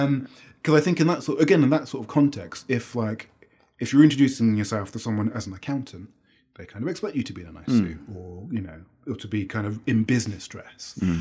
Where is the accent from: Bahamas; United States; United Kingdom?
United Kingdom; Bristol, South West England; growing up in Bristol.